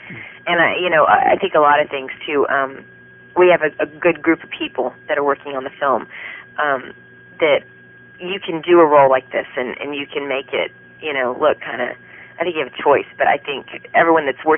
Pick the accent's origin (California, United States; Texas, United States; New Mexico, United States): Texas, United States; No, I'm from Texas